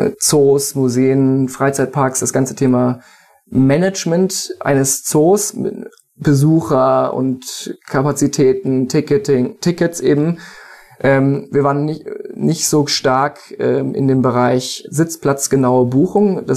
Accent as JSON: {"language": "German", "town": "Wiesbaden", "region": "Hesse", "country": "Germany", "said": "Aus Wiesbaden."}